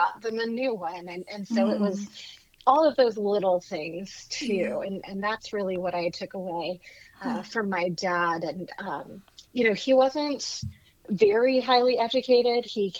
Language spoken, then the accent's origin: English; Haiti; now in United States; Sure. Well, I actually entirely grew up in Haiti, and my parents retired from there.